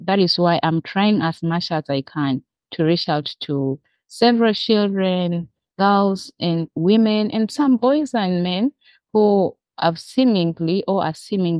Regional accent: Uganda; I am born and raised in Uganda.

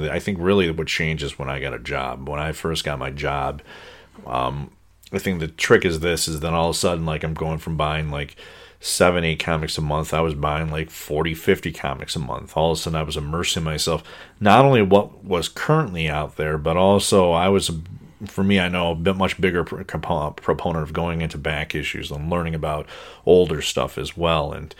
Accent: Saint Paul, Minnesota, United States; For me, when I was growing up in St. Paul before I met you, there was a comic book shop that wasn't close.

